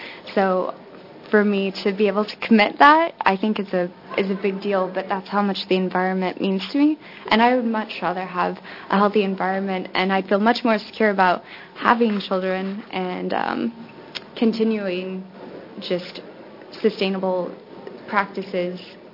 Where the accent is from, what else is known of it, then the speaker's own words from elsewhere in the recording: Oregon, United States; I'm a product of Oregon. I was born on Center Street, and I can't say that sustainability is anything new to me.